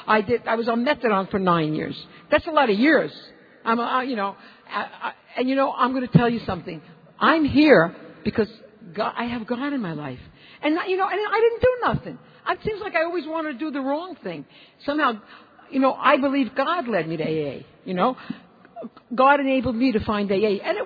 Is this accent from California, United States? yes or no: no; Brooklyn, New York, United States; I'm from Brooklyn.